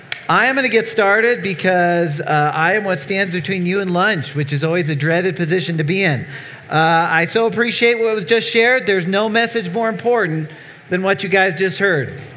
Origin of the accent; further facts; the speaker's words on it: Colorado, United States; now in Nebraska, United States; So I am originally from Colorado, grew up on the less exciting part of Colorado, the Flat Plains.